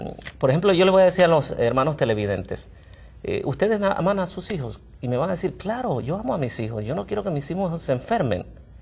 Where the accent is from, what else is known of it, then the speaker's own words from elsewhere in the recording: Panama; now in Michigan, United States; Sí, bueno, yo soy panameño y estudié en Montemorelos. Actualmente vivo en Michigan.